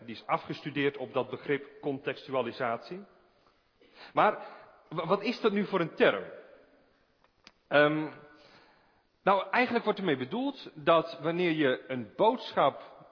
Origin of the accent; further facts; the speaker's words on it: Urk, Flevoland, Netherlands; Ik kom zelf bijvoorbeeld van Urk. Ik ben geboren en getogen Urker. En ik trouwde met een meisje dat niet van Urk kwam.